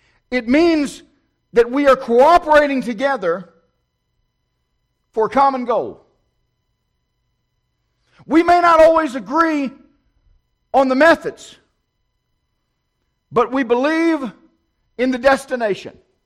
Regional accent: Richmond, Virginia, United States; I'm from the Richmond area.

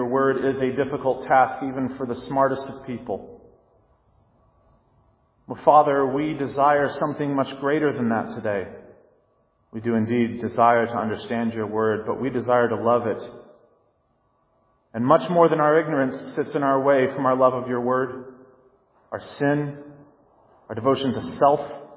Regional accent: Mississippi, United States; I love the snow, probably because I grew up in the South. Mississippi doesn't have much snowfall from the sky.

